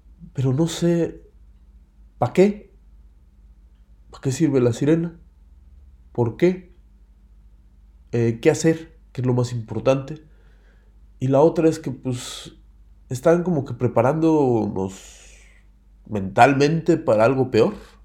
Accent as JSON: {"language": "Spanish", "region": "Mexico City", "country": "Mexico", "said": "uno viene del hoyo, de la Ciudad de México, no vengo de Tepito, yo soy de Coyoacán, eso sí, pero pues uno viene de ese monstruo que es la Ciudad de México"}